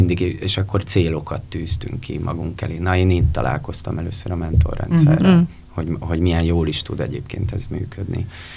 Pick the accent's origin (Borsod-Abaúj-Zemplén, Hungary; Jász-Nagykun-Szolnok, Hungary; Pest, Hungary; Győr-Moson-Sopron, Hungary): Pest, Hungary; Szigetmonostor; also born or lived in Békásmegyer; Én szigetmonostori vagyok igazából, uh-huh. Horányi egyébként, uh-huh. Dunakanyarban, ott